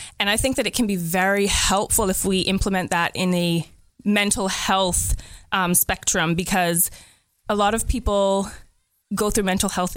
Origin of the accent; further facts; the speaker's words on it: Savannah, Bodden Town, Cayman Islands; also born or lived in Cayman Brac; I grew up in Bodentown, Savannah specifically, for